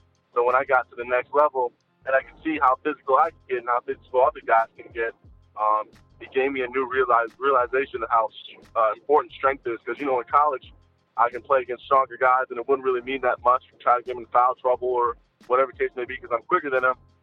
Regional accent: United States; Obviously, I'm from the States.

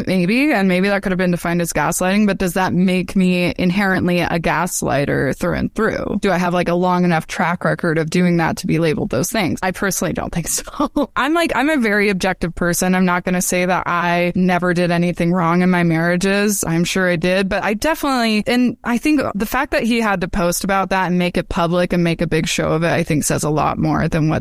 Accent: Utah, United States; the culture I was brought up in Utah

